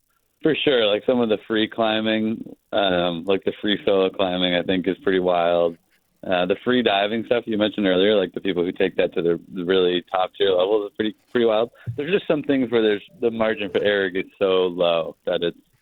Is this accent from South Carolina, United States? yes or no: no; Bethel, Maine, United States; Yeah, so I grew up in Bethel, and actually prior to skiing, my whole family and myself included were super into motocross racing